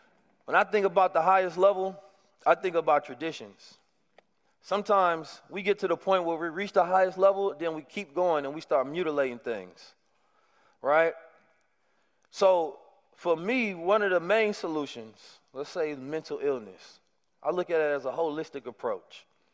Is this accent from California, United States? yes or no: yes; Oakland, California, United States; You know, growing up in Oakland has been a blessing for me.